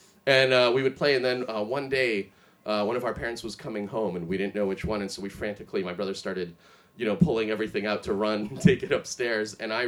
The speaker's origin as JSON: {"language": "English", "country": "Russia", "said": "I'm an immigrant. I'm from Russia originally, which is it's very cold."}